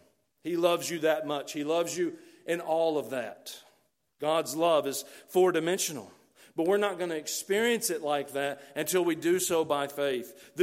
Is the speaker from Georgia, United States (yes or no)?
yes; Georgia, United States; I grew up near Atlanta.